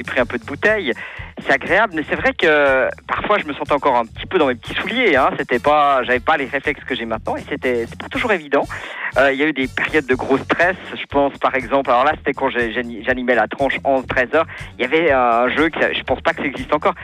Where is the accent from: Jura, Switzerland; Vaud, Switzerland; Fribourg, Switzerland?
Vaud, Switzerland; Lausanne; now in Monthey, Switzerland; Alors moi, je viens de Lausanne.